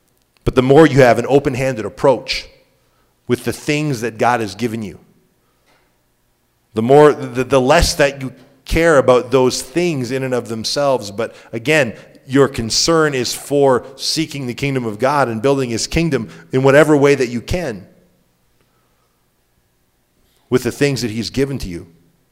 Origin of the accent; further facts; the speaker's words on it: Canada; now in United States; I'm all Canadian